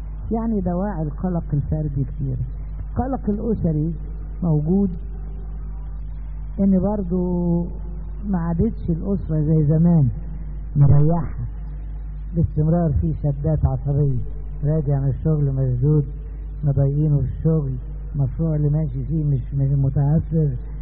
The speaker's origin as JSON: {"language": "Arabic", "country": "Egypt", "said": "في بلدنا مصر ام الدنيا،"}